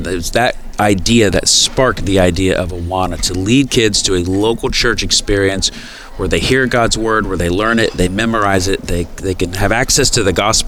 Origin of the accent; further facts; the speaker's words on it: Indiana, United States; So I grew up in central Indiana in farming country